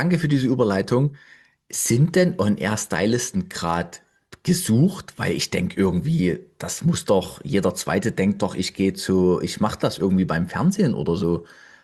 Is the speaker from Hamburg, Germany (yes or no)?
no; Weinböhla, Saxony, Germany; ich komme ja ursprünglich aus Weinböhla bei Meißen bei Dresden, da gibt es jetzt nicht so wahnsinnig viel